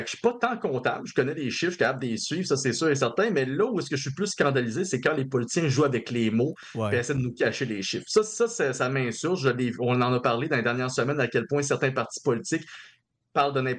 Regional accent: Quebec, Canada; en tant que Canadiens, puis surtout en tant que Québécois

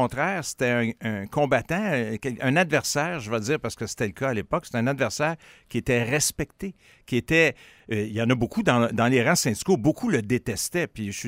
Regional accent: Montreal, Quebec, Canada; Moi, je suis de Montréal.

